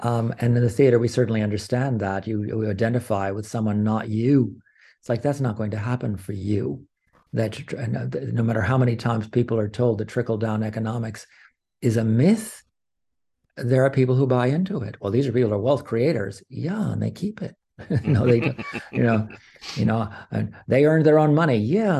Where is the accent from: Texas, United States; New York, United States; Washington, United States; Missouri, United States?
New York, United States; now in Buffalo, United States; And coming from the New York City area, I came from the Hudson Valley many years ago, but I'd never experienced anti-Semitism firsthand until I came to Buffalo.